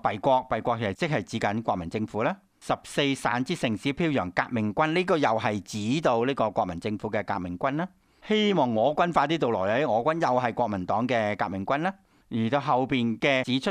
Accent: Hong Kong; 我哋香港人都知噶啦

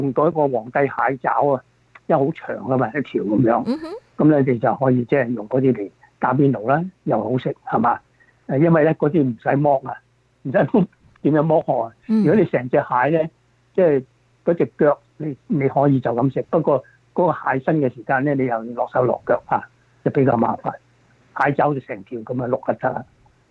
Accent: China; 我們中國人呢就很喜歡吃那些辣的那些是吧

